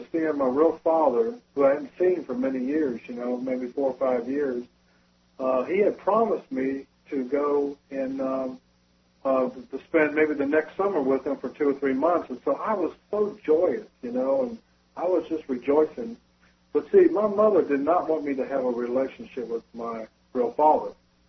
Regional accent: Philadelphia, Pennsylvania, United States; also born or lived in Orlando / Fairfield, California; I'm from Philadelphia. We moved down to Orlando, then out there in Fairfield, California, where the B-52s were.

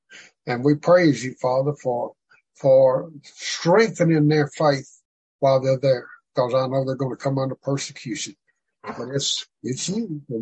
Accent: Arkansas, United States; I'm from Arkansas. I don't know much about it.

